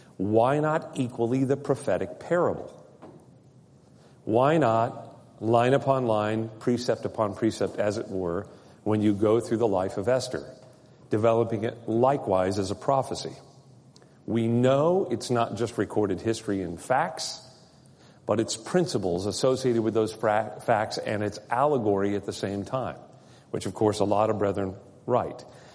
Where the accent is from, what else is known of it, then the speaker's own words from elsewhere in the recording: Texas, United States; Remember, I'm from Texas. We're all armed and dangerous.